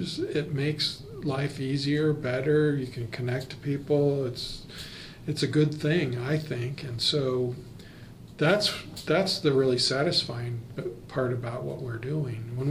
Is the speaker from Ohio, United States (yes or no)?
no; Pendleton, Oregon, United States; Yeah, I was a country boy, you know. I grew up in Pendleton. I cut wheat for a living, you know, did farmer rancher type stuff, and you know, it's a town of 10,000 people